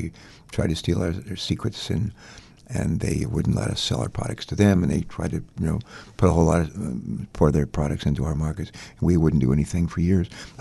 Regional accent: West Virginia, United States; born there; I was born in West Virginia.

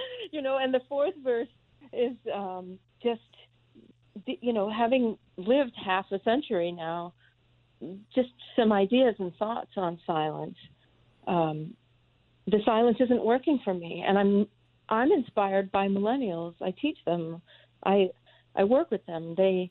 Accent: Rockport, Massachusetts, United States; I'm from Rockport, Massachusetts, and I grew up with stoic New Englanders of the silent generation.

